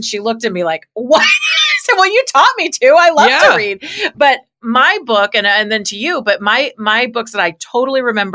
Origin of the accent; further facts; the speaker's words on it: Los Angeles, California, United States; I'm a girl from Los Angeles.